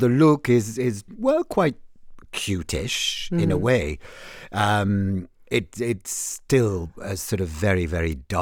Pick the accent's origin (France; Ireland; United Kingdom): France; Normandy; I'm from Normandy in the Bay of the Mont-Saint-Michel.